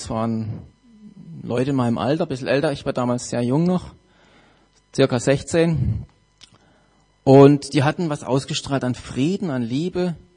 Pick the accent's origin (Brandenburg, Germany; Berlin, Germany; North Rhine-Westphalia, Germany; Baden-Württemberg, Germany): Baden-Württemberg, Germany; Lörrach; bin 41 Jahre alt. Ich komme aus Lörrach.